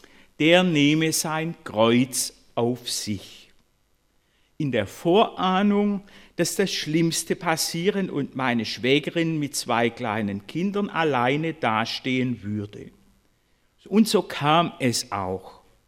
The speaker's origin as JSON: {"language": "German", "town": "Korntal", "region": "Baden-Württemberg", "country": "Germany", "tie": "born or raised there", "said": "ich war das einzige Mal in meiner Heimatgemeinde Korntal zum Predigtdienst im großen Saal"}